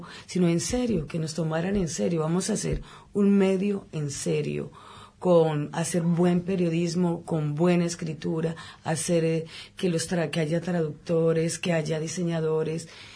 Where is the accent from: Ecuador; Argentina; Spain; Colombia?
Colombia; moved away as an adult; now in United Kingdom; ya llevo un buen tiempo en Inglaterra, podemos decir que unos 10 años, 12 años.